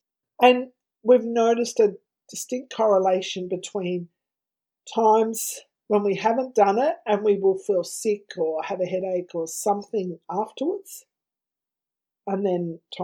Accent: Tasmania, Australia; Tasmania, my home state

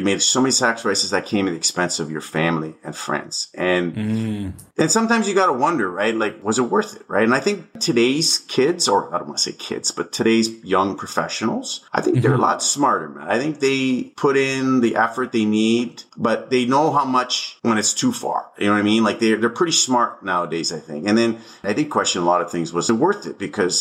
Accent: Hamilton, Ontario, Canada; I'm the oldest son of four boys from a first generation Italian immigrant family. I grew up in the Hamilton, Stony Creek area.

